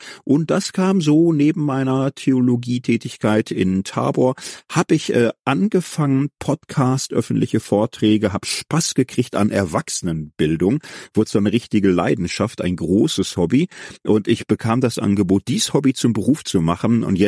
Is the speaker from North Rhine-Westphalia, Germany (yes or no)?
yes; Gelsenkirchen, North Rhine-Westphalia, Germany; ich komme aus Gelsenkirchen, geboren 1971 in Wattenscheid, aber immer in Gelsenkirchen gelebt. Da relativ kirchenfern eigentlich groß geworden, in der Jugend Atheist